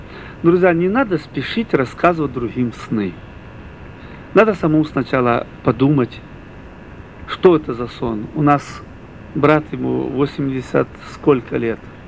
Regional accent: Ukraine; Откуда ты? Я говорю, с Украины.

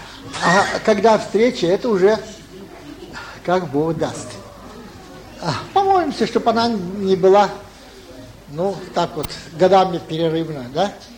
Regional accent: Moldova; Мы из Молдавии трудились на Курилах, вот сейчас на Сахалине.

